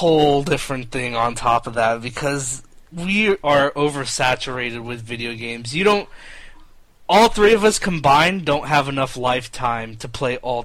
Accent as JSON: {"language": "English", "country": "United States", "tie": "born or raised there", "said": "no, I'm American made, like born and bred, proud. Don't mess with Texas."}